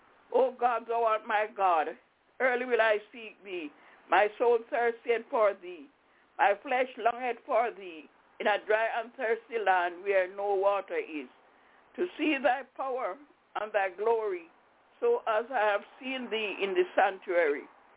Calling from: Albany, New York, United States; I'm calling from Albany, New York.

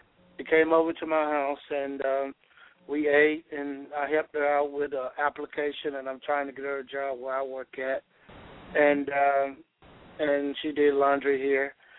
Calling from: Georgia, United States; I'm calling from Georgia.

